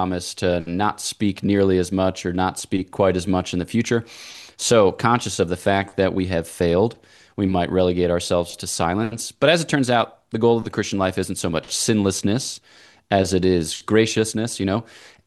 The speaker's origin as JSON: {"language": "English", "region": "Pennsylvania", "country": "United States", "tie": "born or raised there", "said": "I'm from that same region. I grew up outside of Philadelphia."}